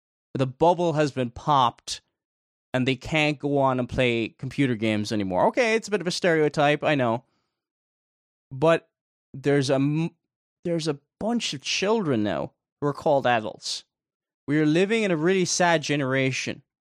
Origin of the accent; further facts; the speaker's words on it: Ireland; I'm Irish, I'm living in Ireland, the Republic of Ireland, just south of the border with Northern Ireland.